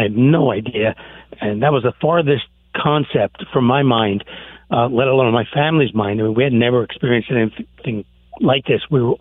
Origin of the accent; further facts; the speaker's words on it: Philadelphia, Pennsylvania, United States; I'm actually from Philadelphia, even though right now we're spending a lot of our time in South Florida